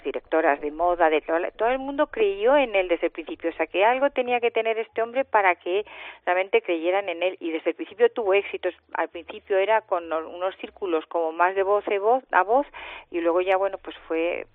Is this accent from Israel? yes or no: no; Spain; como yo soy española